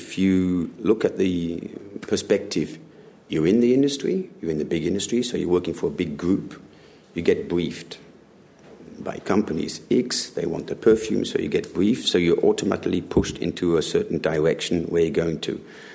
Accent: Germany; I grew up in Germany, and just to make it short, grew up in Germany.

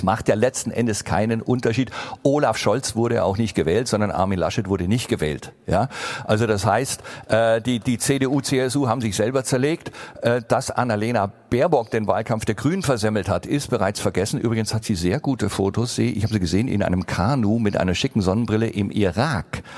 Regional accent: Nürtingen, Baden-Württemberg, Germany; Er kommt aus Bad Urach, 12 Kilometer von Nürtingen entfernt, wo ich aufgewachsen bin.

